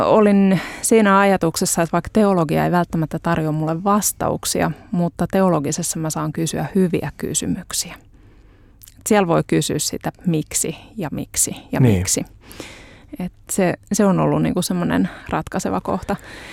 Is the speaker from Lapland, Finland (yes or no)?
no; Hyvinkää, Uusimaa, Finland; Mun tarina alkaa Hyvinkäältä. Mä oon Hyvinkäältä kotoisin